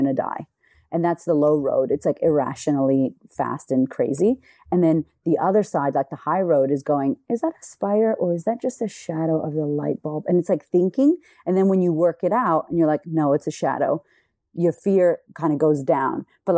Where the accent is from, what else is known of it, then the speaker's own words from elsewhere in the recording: United States; now in Australia; I love that I'm American in Australia because I'm so like friendly and happy.